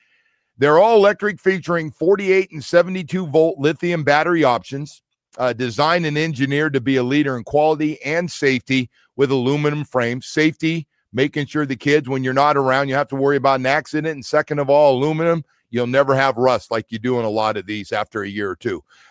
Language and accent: English; Florida, United States; I grew up in Dade County.